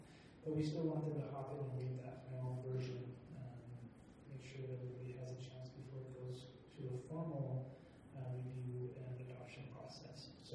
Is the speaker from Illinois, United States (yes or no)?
no; North Logan, Utah, United States; I grew up in North Logan, and North Logan is home for me, but I did take a path away from Utah to get education.